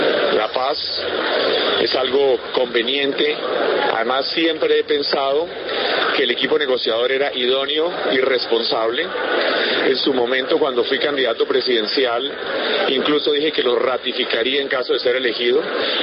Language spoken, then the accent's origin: Spanish; Colombia; como colombiano le agradezco todo ese esfuerzo monumental que hizo por Colombia